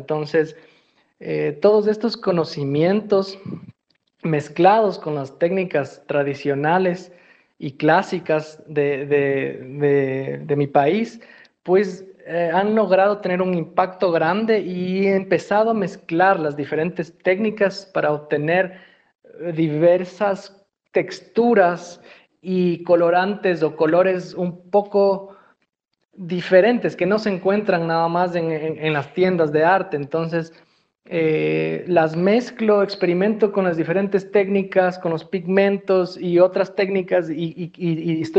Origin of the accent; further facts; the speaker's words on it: Ecuador; born there; que me recuerda mucho a mi país natal, Ecuador